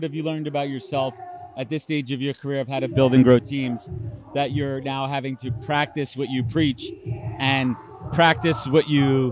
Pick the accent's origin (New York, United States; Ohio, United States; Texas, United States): New York, United States; I'm a New Yorker. I'm allowed to say that over here.